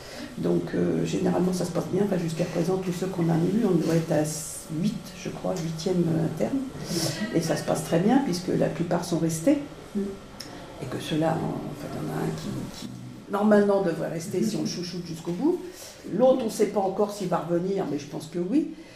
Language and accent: French; Bobigny, Île-de-France, France; Moi, je viens de Bobigny. J'ai travaillé dans le 93.